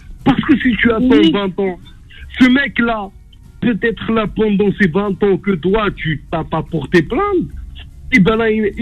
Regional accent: France; moi, en tant que Français

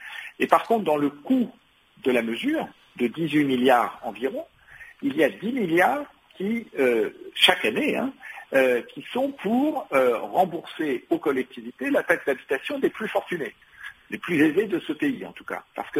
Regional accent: Île-de-France, France; moi je suis de Seine-Saint-Denis

